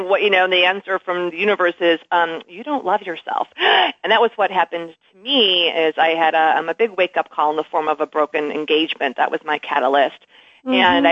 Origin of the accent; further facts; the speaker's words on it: Midwest, United States; because I'm from the Midwest as well